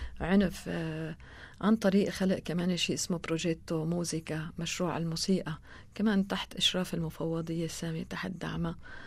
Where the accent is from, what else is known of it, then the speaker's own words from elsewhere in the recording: Aleppo, Aleppo Governorate, Syria; طبعا أنا حلبية، أهلي كانوا عايشين بحلب.